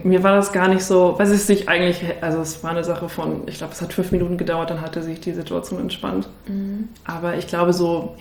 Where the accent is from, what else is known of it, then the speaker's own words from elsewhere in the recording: Lower Saxony, Germany; Ursprünglich komme ich ja aus Niedersachsen.